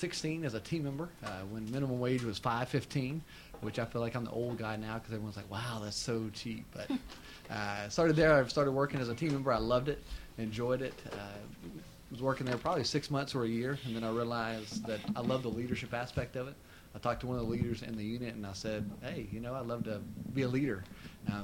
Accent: Diboll, Texas, United States; And so I grew up in Diboll, Texas, which is the metropolis about 2 hours north of Houston, of about, I think, 5,000 people or less since I've left there.

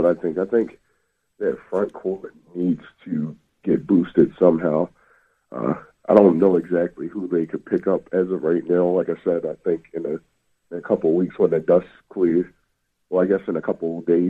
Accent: Baltimore, Maryland, United States; Well, I'm from the Baltimore area in Maryland, so I'm definitely Bullets guy.

